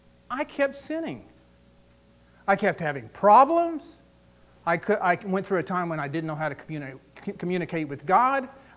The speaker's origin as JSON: {"language": "English", "region": "Oklahoma", "country": "United States", "tie": "born or raised there", "said": "I grew up in Oklahoma, and my dad used to love to play golf."}